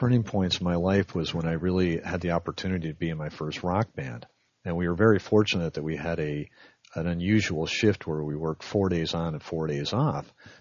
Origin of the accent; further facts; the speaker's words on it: New York, United States; You know, growing up in New York, you get a lot of snow